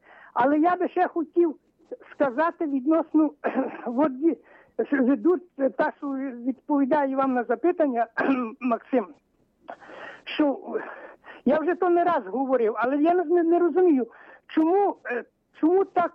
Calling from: Lviv, Lviv Oblast, Ukraine; ми з Львова я дзвоню.

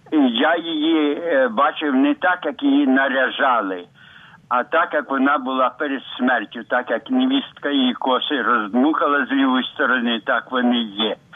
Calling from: Koziatyn, Vinnytsia Oblast, Ukraine; із Козятин, Матері Доброї Ради, парафія.

